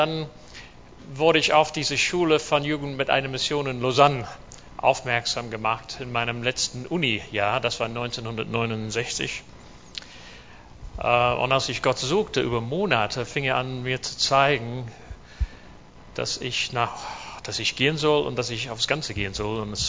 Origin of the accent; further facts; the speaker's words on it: New Zealand; German is a second language; Name ist nicht ganz deutsch. … Ich komme aus Neuseeland, bin da geboren.